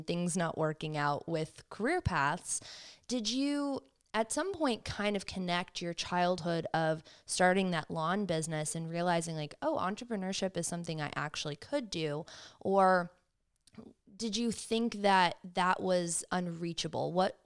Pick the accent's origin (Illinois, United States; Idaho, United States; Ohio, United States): Ohio, United States; Cleveland; And I think I grew up very similarly where I grew up in Cleveland.